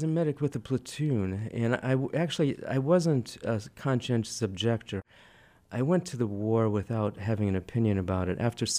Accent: LaSalle, Illinois, United States; You know, I grew up in LaSalle, Illinois, that was all white.

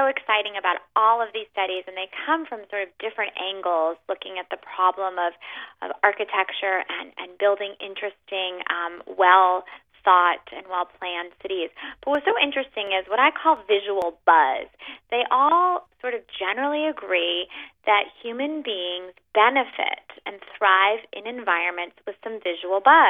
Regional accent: New York City, New York, United States; I know I'm from New York City

